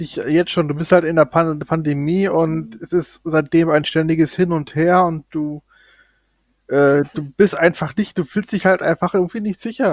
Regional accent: North Rhine-Westphalia, Germany; ich komme ja aus NRW

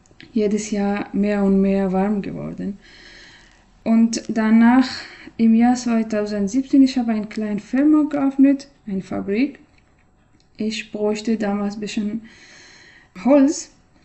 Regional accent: Afghanistan; German is a second language; dann habe ich das verstanden, dass wir als Menschen oder wir als Afghanen

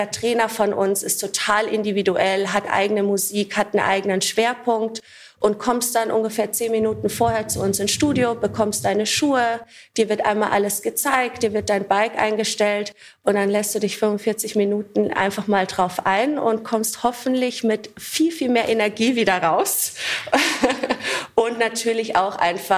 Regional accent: Munich, Bavaria, Germany; ich komme aus dem wunderschönen München

